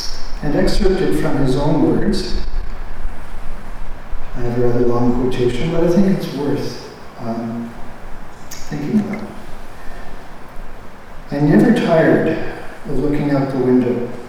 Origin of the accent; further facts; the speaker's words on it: Windsor, Ontario, Canada; a picture, and I didn't notice this until a couple of weeks ago, of my hometown of Windsor and Detroit on the other side, and the Detroit River separating the two.